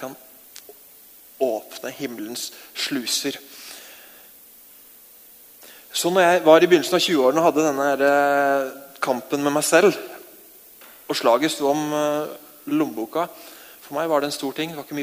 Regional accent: Jessheim, Akershus, Norway; Jeg kommer fra Øvre Romerike, ikke sant? Et litt område rett nord for her. Jeg kommer fra Jessheim, det tidligere Øvre Romerike.

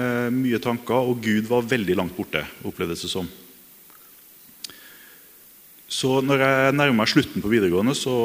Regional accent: Bergen, Vestland, Norway; now in Oslo, Norway; så flyttet mine foreldre tilbake til Bergen, så, og jeg flyttet til Oslo. Grunnen til at jeg sier det bare at jeg har behov for å forklare dialekten min, for den veldig dårlig. Vokste opp I, jeg ville jo kalle det et godt kristent hjem.

